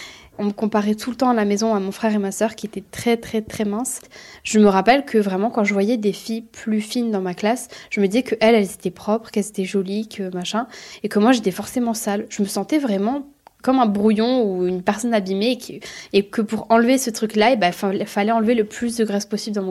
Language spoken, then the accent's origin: French; Metz, Grand Est, France; j'ai 21 ans, je viens de Metz, dans le Grand Est.